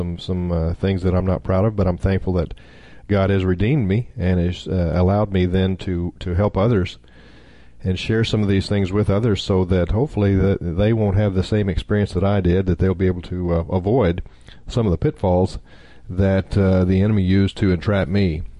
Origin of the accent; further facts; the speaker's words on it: Oklahoma, United States; I'm from Oklahoma originally, and one of our favorite native sons in Oklahoma is Will Rogers